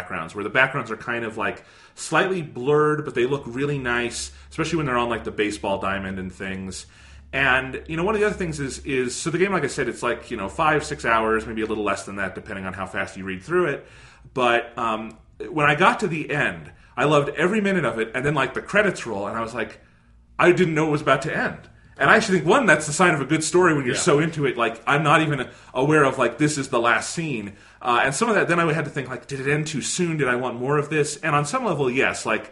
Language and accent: English; United States; But I was still, you know, a kid growing up in the United States in this era.